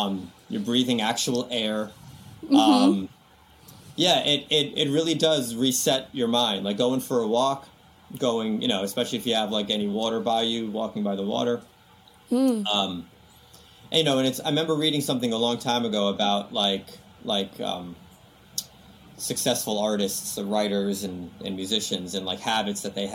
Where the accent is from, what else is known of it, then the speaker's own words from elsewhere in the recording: New York City, New York, United States; we grew up in Queens, New York. So it was like very, apartments everywhere.